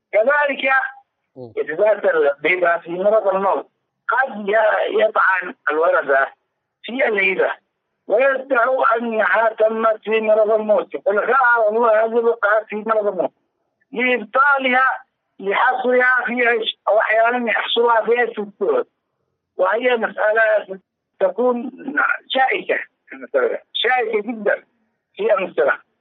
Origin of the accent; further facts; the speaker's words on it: Yemen; الملكية خاصة الذي هي العقارة عندنا في اليمن هي حق أصلي للرجال